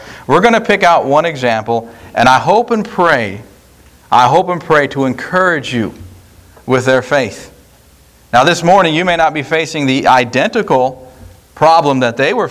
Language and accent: English; United States; I tell you what, I thank God I'm an American. Don't you?